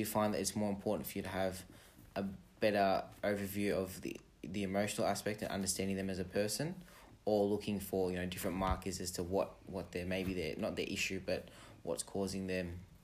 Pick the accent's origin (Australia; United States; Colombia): Australia; For me, I think that, you know, growing up in Australia, you get a lot more freedom to decide.